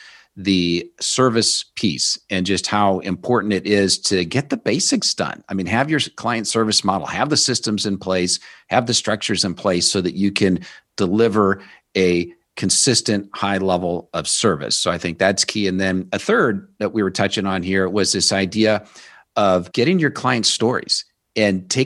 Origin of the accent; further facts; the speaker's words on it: Omaha, Nebraska, United States; I grew up in Omaha, Nebraska, so I'm a big Nebraska Cornhusker football fan.